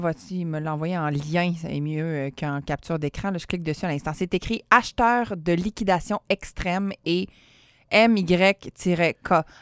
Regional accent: Quebec, Canada; on vient de la côte de Beaupré

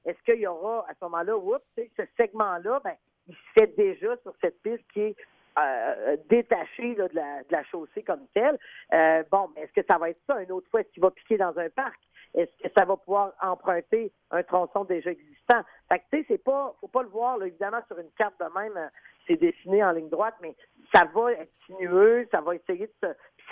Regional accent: Charlesbourg, Quebec, Canada; moi, j'ai grandi à Charlebourg

